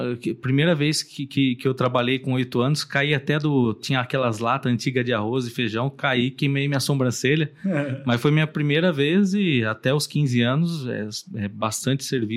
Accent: Limeira, São Paulo, Brazil; Nasci em Limeira. Sou limeirense.

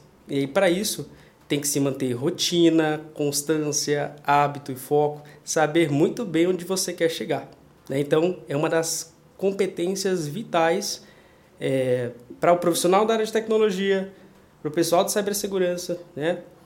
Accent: São Caetano do Sul, São Paulo, Brazil; born there; E aí eu nasci aqui em São Paulo, deu esse negócio aqui.

